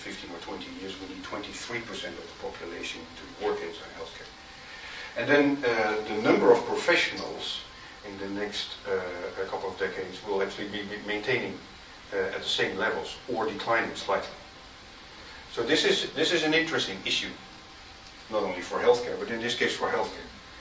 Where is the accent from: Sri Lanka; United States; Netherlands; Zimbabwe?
Netherlands; The reason that I can do that is because I'm from Holland.